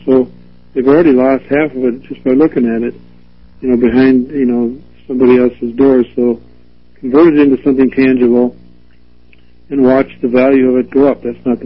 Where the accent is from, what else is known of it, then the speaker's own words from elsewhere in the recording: Red Wing, Minnesota, United States; My hometown is Red Wing, Minnesota.